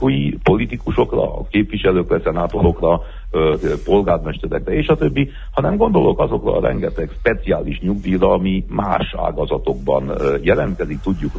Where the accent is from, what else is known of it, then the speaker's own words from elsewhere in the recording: Hunedoara County, Romania; Én amúgy Hunyad megyei vagyok, tehát pontosan emlékszem ezekre a nyugdíjazási törvényekre